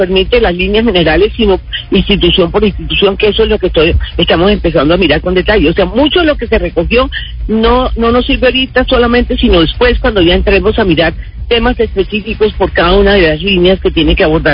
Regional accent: Caribbean Region, Colombia; y se lo digo como costeña

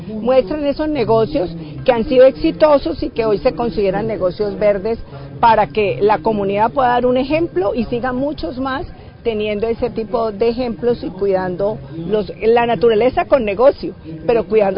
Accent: Valle del Cauca, Colombia; nosotros sintamos como vallecaucanos, como colombianos

